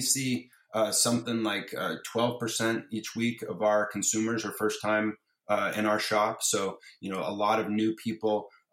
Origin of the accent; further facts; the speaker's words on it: Santa Barbara, California, United States; Definitely feels good to have that, you know, kind of up forever on the wall in my hometown.